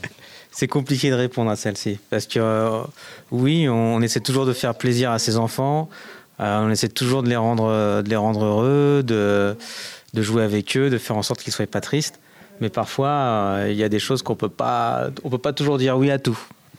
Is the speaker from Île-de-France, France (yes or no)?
yes; Île-de-France, France; also born or lived in England; now in Grenoble, France; Alors moi, je viens de France, mais mes parents sont portugais. Et je viens de région parisienne. Et j'ai habité longtemps aussi en Angleterre. Je suis arrivé à Grenoble en janvier 2020.